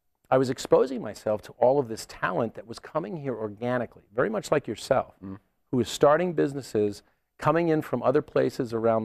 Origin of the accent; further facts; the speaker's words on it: Ireland; Obviously, I'm Irish.